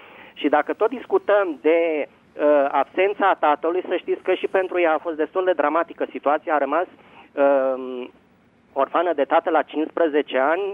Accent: Bucharest, Romania; din București.

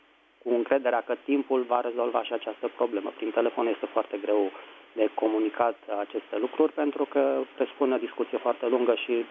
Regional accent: Bucharest, Romania; din București.

